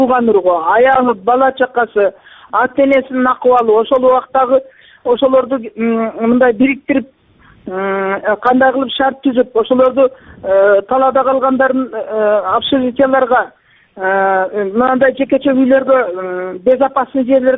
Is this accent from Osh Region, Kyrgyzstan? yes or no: yes; Osh Region, Kyrgyzstan; Райондо болгонмун. Алай районунда. Өзүм да Алайданмын.